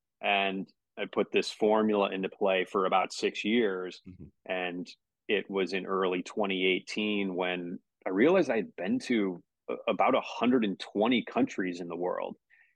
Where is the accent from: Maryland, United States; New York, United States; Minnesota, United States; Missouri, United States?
Missouri, United States; St. Louis; Played growing up in St. Louis, played through the youth programs in St. Louis